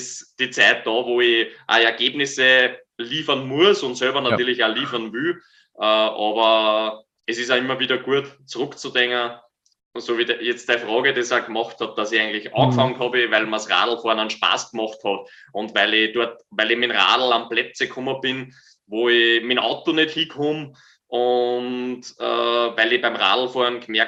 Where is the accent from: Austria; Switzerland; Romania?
Austria; Und bei uns in Österreich zum Beispiel gibt es kein einziges richtiges professionelles Team